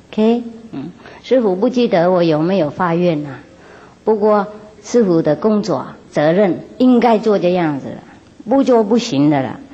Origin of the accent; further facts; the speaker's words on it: China; 任何的时代，我们中国人有诚心，有道心